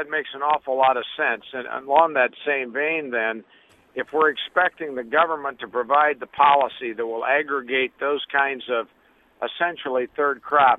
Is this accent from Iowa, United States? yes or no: yes; Iowa, United States; Yes, I'm from Iowa, and I was listening to President Warfield speak.